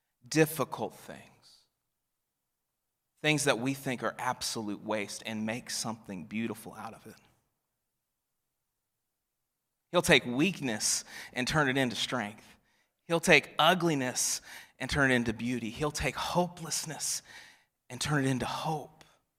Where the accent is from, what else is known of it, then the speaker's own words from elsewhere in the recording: Colorado, United States; born there; I was born in Colorado and it's a beautiful country